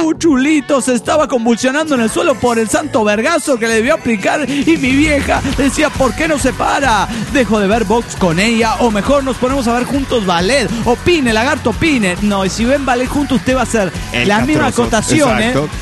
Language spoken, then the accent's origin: Spanish; Morelia, Michoacán, Mexico; de Morelia.